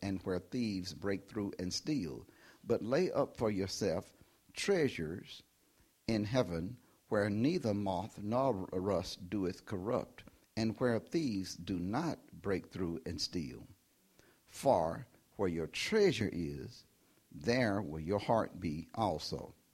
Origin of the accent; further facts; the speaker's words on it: United States; We grew up in America, and we don't have kings in America.